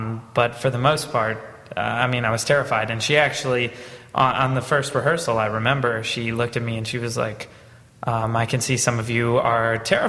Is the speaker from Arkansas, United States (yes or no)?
no; Kentucky, United States; accent: Southern drawl; Because it's essentially a southern drawl. Mm-hmm. And I was raised in Kentucky, and I had just spent the last, you know, 7 years of my life kicking that habit.